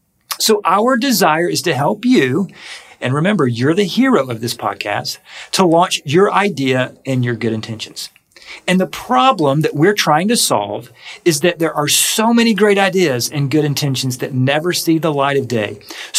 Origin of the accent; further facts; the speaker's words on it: Cornelia, Georgia, United States; So you're from Clarksville. I'm from Cornelia, and Kevin is not.